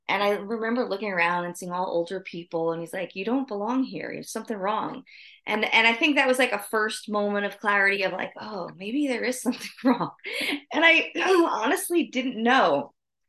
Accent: New Jersey, United States; so I grew up in New Jersey. And I wanted to get out of New Jersey

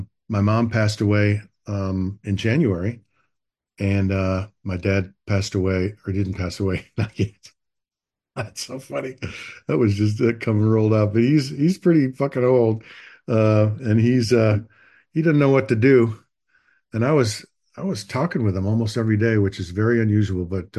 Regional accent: Los Angeles, California, United States; born there; I was born in Los Angeles in 1962. That makes me 61, two. Yeah, 61. I'll be 62 in November.

